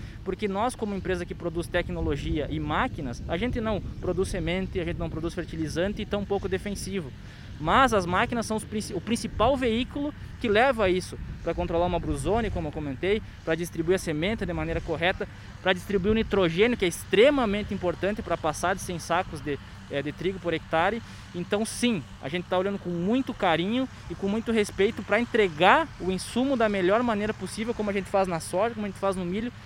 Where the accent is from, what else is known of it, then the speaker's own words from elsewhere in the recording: Rio Grande do Sul, Brazil; eu que sou do Rio Grande do Sul